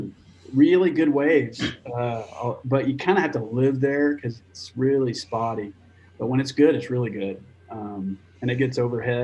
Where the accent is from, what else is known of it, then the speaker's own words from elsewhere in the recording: Alamo, Texas, United States; we lived outside of an even smaller town called Alamo, Texas. And it was so close to the border that I could crawl up my roof and see Mexico.